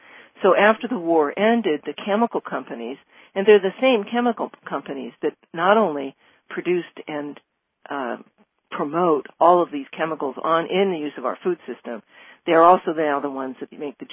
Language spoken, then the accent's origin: English; California, United States; I've lived in California in various places all my life. I grew up in the Bay Area in more of an urban environment. But when I was little, I moved to the country